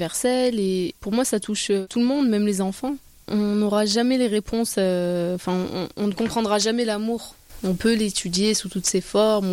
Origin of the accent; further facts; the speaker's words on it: Marseille, Provence-Alpes-Côte d'Azur, France; also born or lived in Manosque; Alors, donc moi je suis née à Manosque, originaire de Marseille